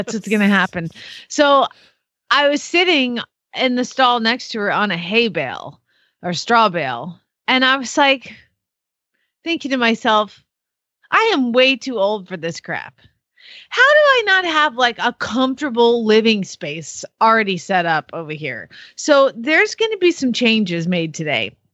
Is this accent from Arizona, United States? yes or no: yes; Phoenix, Arizona, United States; from Phoenix, Arizona